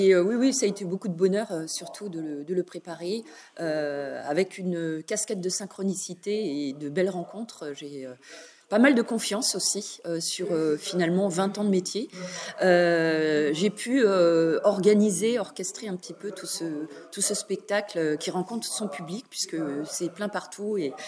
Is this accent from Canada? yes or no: no; Brittany, France; on sait qu'on est breton